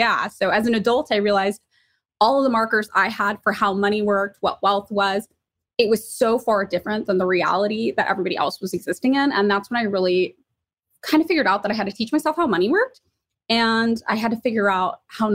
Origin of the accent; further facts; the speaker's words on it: Fresno, California, United States; But yeah, I am from Fresno, California. And when you tell people you're from Fresno, California, they usually respond by saying, I'm sorry.